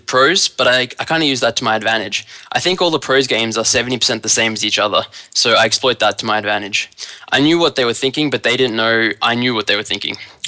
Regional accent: Melbourne, Victoria, Australia; for APPT Melbourne next week, so I'll have to pay the $3,000 buy-in. I have to play, though. It's my hometown.

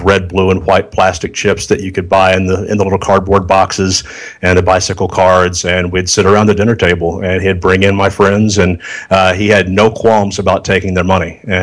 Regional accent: Springfield, Missouri, United States; Yeah, I grew up in Springfield, Missouri. I went to a little school just outside of Springfield, Missouri, Willard High School, and spent the first 18 years of my life there in the Bible Belt of Bible Belts

